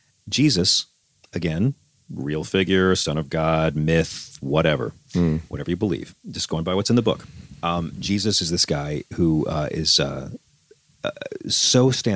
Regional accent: Long Island, New York, United States; I come from Long Island, man. It's hard to get banned from a mall.

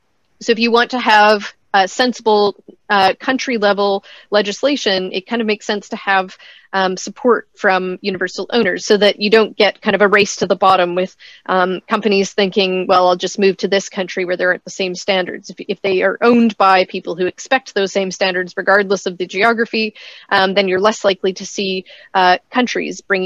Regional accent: Saskatchewan, Canada; I'm from Saskatchewan in Canada

